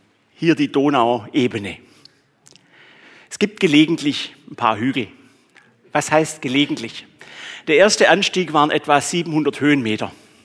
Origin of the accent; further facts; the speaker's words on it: Swabia, Germany; Ich bin Schwabe, es hat ja mal Geld gekostet.